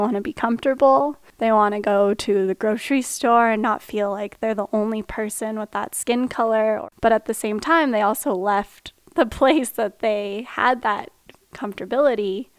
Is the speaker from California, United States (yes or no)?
no; Bozeman, Montana, United States; And I'm from Bozeman. I went to a fairly conservative high school there.